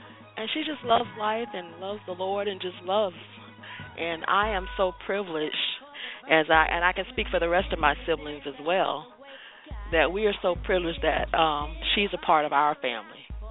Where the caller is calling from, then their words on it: Atlanta, Georgia, United States; I'm calling from Atlanta.